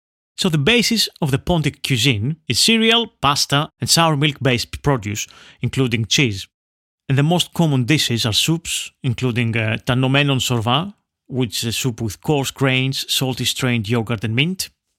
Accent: Greece; So, growing up in Greece, knowing about the area, knowing about the Greeks there

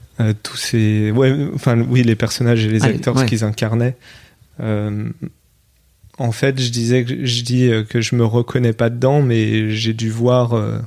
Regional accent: France; mon pays, la France, c'est là où j'ai grandi

